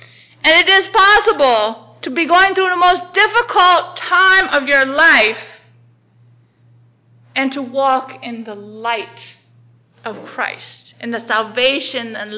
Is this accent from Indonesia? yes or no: yes; Indonesia; I remember growing up in Indonesia, everybody wanted to touch me because my skin was light.